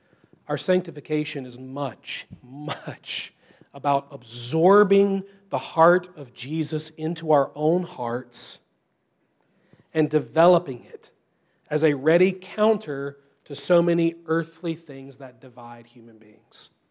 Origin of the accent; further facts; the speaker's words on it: the South, United States; But, and this is, growing up in the South, this is what so many churches fail to do.